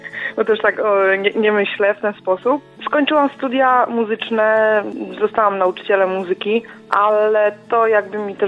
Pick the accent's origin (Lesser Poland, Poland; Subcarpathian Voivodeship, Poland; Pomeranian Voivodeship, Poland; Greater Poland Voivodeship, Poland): Greater Poland Voivodeship, Poland; Kościan; now in Poznań, Poland; bo ja pochodzę z Kościana, nie, mieszkam w Poznaniu już tutaj no chyba z 12 lat